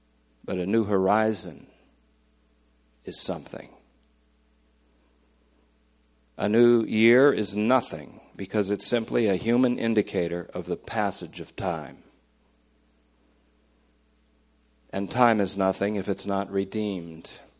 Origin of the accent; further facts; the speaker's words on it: Hoosick Falls, New York, United States; born there; it was about a couple miles from where I was born in Hoosick Falls, New York.